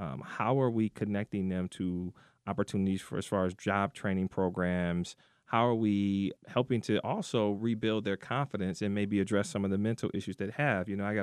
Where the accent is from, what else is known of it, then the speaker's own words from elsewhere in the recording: Detroit, Michigan, United States; I'm an African-American man, and I grew up in Detroit during the 80s when things just exploded.